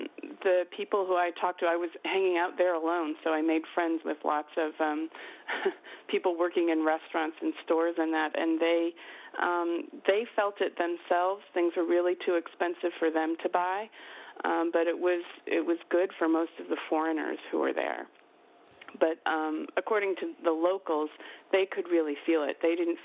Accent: United States; As an American, I got it was 6 kroner in Norway

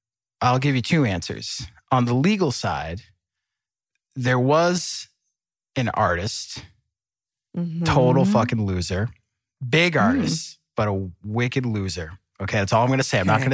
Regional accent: Boston, Massachusetts, United States; I'm from Boston, New England. Like everyone gives everyone shit.

